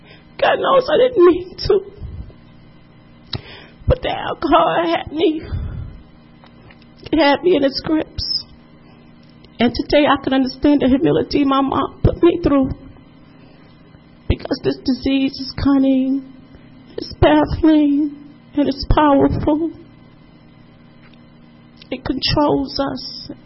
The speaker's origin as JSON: {"language": "English", "region": "East Coast", "country": "United States", "lives_now": "West Coast, United States", "said": "I'm from the East Coast, I'm over here on the West Coast."}